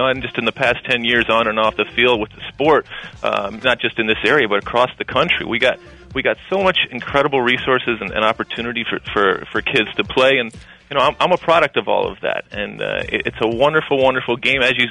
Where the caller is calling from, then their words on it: Secaucus, New Jersey, United States; I'm calling from beautiful Secaucus, New Jersey.